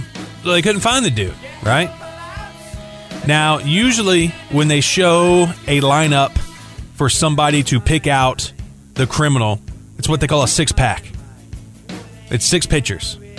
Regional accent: Louisiana, United States; it's shaped like my home state, the boot. I'm talking about Louisiana.

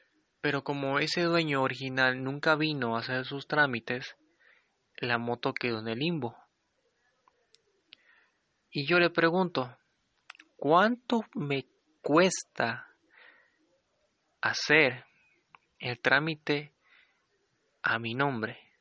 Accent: Ameca, Jalisco, Mexico; de mi pueblo natal, que es Ameca, Jalisco, hasta Talpa de Allende.

